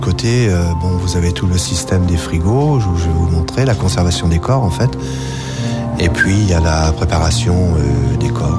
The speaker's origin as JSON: {"language": "French", "town": "Paris", "region": "Île-de-France", "country": "France", "tie": "born there", "said": "j'étais abandonné dès ma naissance, en 1948. Je suis né en 48, dans Paris 18e, rue Carpeau, exactement, et j'étais abandonné là."}